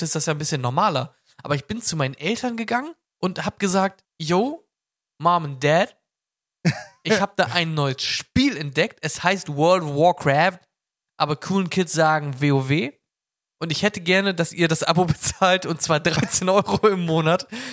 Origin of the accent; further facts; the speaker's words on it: Buxtehude, Lower Saxony, Germany; Stackmann war es ja bei uns in Buxtehude.